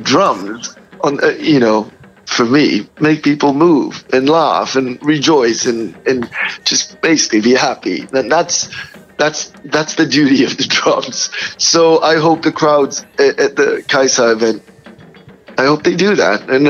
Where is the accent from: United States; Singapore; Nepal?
Singapore; We have somebody from England. We have somebody from Brazil. I'm from Singapore.